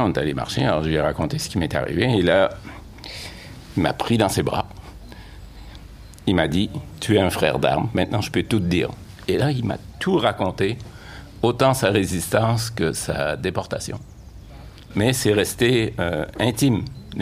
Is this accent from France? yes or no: no; Quebec, Canada; born there; Je suis né au Québec.